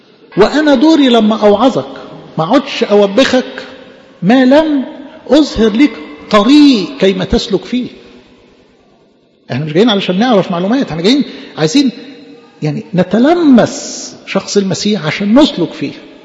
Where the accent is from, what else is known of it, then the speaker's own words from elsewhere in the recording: Egypt; وتتعمل الكوارع بتاعتنا دي كمصريين